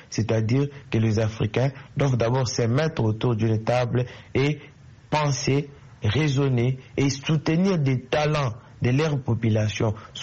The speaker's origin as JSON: {"language": "French", "country": "DR Congo", "said": "Je suis africain, je suis congolais."}